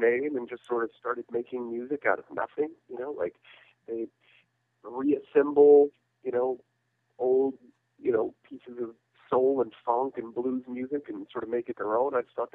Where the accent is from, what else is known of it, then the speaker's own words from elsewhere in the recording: Colquitt, Georgia, United States; I grew up in South Georgia, like right above Tallahassee, Florida, in a little town called Colquitt, Georgia. So it's in the swamps, you know, it's an awesome place, but, you know, it's a little removed and isolated